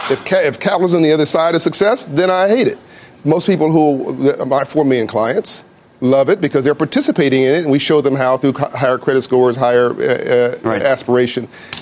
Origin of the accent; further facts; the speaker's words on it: Compton, California, United States; I grew up in Compton in South Central.